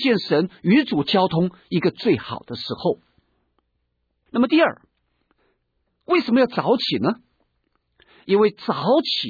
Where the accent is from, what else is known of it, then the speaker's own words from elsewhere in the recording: China; 而我们中国人也有一句成语讲到说，一日之计在于晨